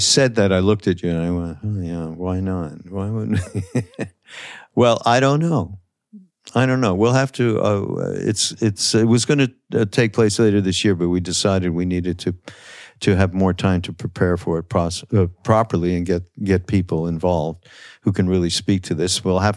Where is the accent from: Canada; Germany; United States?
Canada; Montreal, Quebec; I've had many French friends when I was growing up in Montreal.